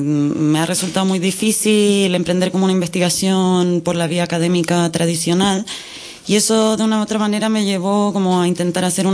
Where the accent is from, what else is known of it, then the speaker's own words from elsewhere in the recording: Chile; also born or lived in Germany; No, soy chilena, ¿eh? Soy chilena.